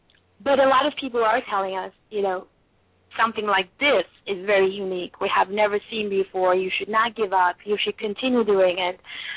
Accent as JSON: {"language": "English", "country": "Turkey", "said": "Oh, I'm from Turkey."}